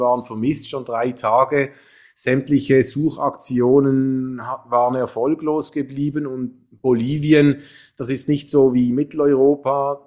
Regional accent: Switzerland; moved away as an adult; also born or lived in France; also ich bin gebürtig in Frankreich geboren, aber von Schweizer Eltern und zum größten Teil auch in der Schweiz aufgewachsen. Und dann mit 20, als ich aus der Schweiz wegging

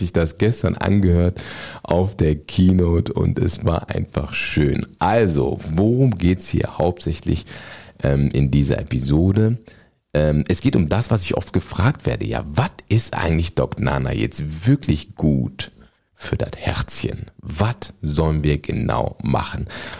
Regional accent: Bonn, North Rhine-Westphalia, Germany; heute komme ich gerade aus Bonn. In meiner Geburtsstadt, ja, ich bin in der Bönnsche Jung, wie du weißt.

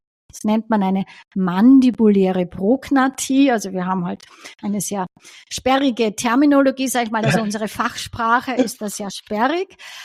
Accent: Styria, Austria; Ich bin aus der Steiermark und die Steirer sagen immer

